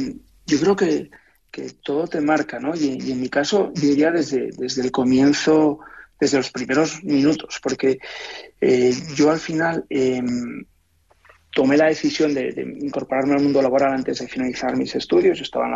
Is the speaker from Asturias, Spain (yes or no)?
yes; Asturias, Spain; en mi caso, como asturiano, que además me enorgullezco de decirlo